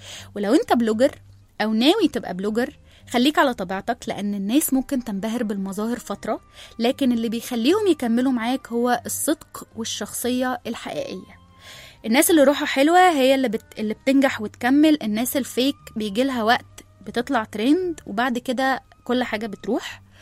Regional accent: Egypt; لا احنا مصريين ما ينفعش نظهر كده للعالم

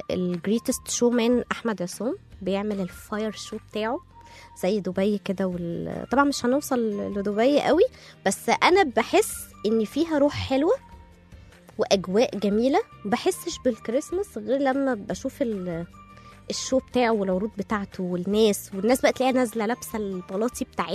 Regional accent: Egypt; احنا الشتاء عندنا في مصر حلو يعني، مش وحش على فكرة

